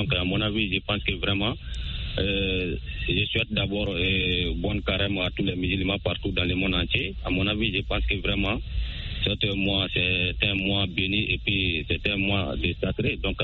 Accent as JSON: {"language": "French", "country": "Mali", "tie": "born or raised there", "said": "Depuis dans mon village natal à Sonikeni."}